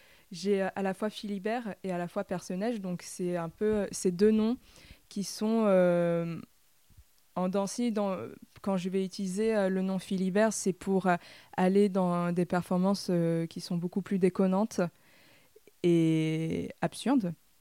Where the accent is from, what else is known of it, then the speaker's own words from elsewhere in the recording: Occitanie, France; Et je viens d'Ariège, donc vraiment le coin rural, c'est tout le département qui est rural. Que des coins paumés, que des patelins.